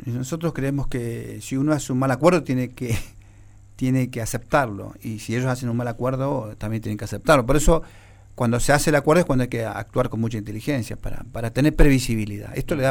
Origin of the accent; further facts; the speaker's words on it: Neuquén, Argentina; Yo creo que hay que pensar primero que somos neuquinos